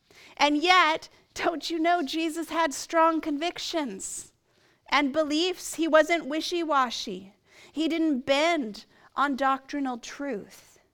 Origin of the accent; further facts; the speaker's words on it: United States; now in Canada; I am an American, born and raised. Now I am a Canadian.